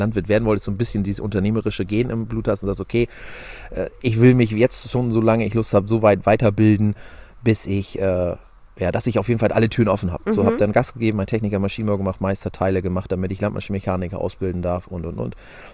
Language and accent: German; Borstel, Lower Saxony, Germany; ich komme aus Niedersachsen, wohne im Landkreis Diepholz, das ist genauer Gemeinde Borstel, da gibt es ein paar mehr von, liegt zwischen Suling und Nienburg